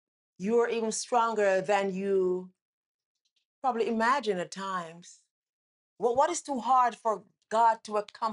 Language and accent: English; Jamaica; now in United States; I came here from Jamaica with just a high school diploma. That's all I had. No college education.